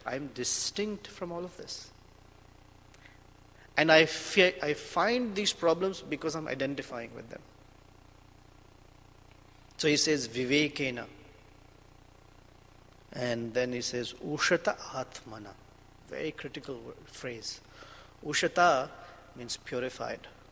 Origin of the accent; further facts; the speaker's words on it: India; Because that identification is there. I am Indian.